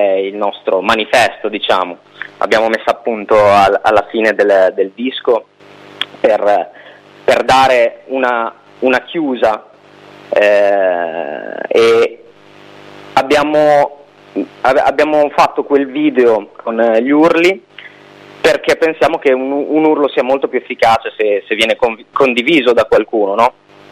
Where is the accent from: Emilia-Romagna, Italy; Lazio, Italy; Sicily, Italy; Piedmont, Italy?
Emilia-Romagna, Italy; Bologna; noi siamo di Bologna